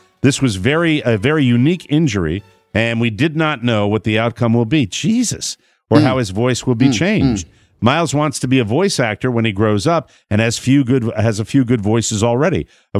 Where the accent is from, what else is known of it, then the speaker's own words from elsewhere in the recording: Spokane, Washington, United States; I'm from Spokane.